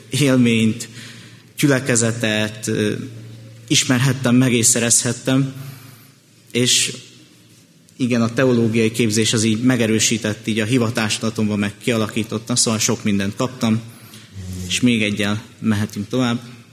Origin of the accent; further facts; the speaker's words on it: Budapest, Hungary; born there; Hát én még Budapesten születtem